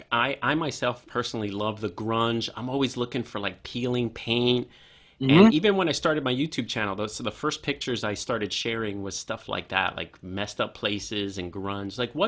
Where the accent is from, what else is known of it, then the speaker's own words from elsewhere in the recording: Hoboken, New Jersey, United States; I remember I grew up in Hoboken